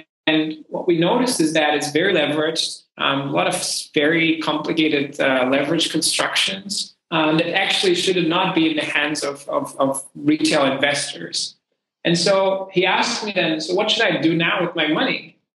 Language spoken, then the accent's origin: English; Belgium; also born or lived in Hong Kong / China; My background, I'm originally from Belgium